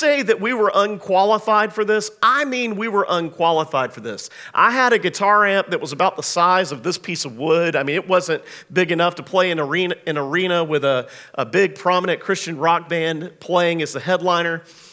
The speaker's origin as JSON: {"language": "English", "town": "Macon", "region": "Georgia", "country": "United States", "tie": "born or raised there", "said": "they came through my hometown of Macon, Georgia."}